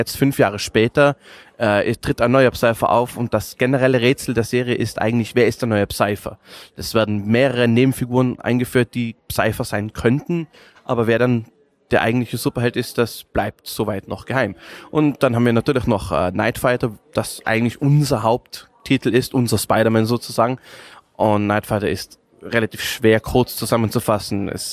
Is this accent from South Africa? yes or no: no; Innsbruck, Tyrol, Austria; Ich komme aus Österreich, Innsbruck, Tirol. Hört man vermutlich an meinem Krrr.